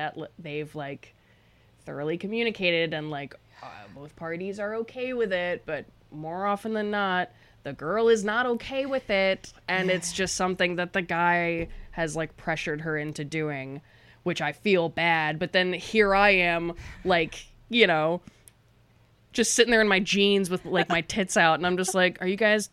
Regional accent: Woodbridge, Virginia, United States; Woodbridge, Virginia, which is like a 20-minute ride from DC.

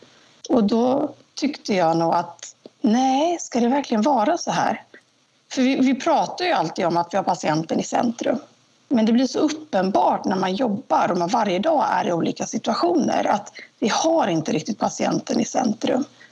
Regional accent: Jönköping, Jönköping County, Sweden; moved away as an adult; Och då hamnade de i Jönköping, och så växte jag upp här. När jag var 19 flyttade härifrån

